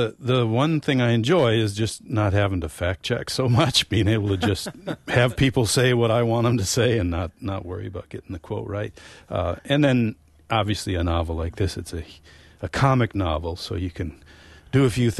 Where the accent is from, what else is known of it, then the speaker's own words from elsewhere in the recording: New Auburn, Wisconsin, United States; I come from New Auburn, Wisconsin, wrote a book called Population 485.